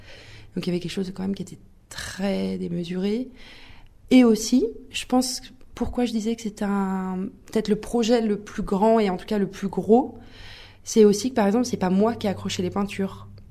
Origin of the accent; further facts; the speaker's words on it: Lyon, Auvergne-Rhône-Alpes, France; je suis repartie sur Lyon parce que je suis lyonnaise à la base.